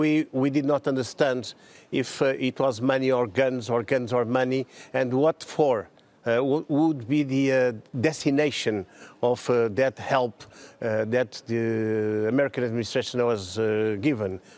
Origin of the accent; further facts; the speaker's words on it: Portugal; English is a second language; Where I'm coming from Portugal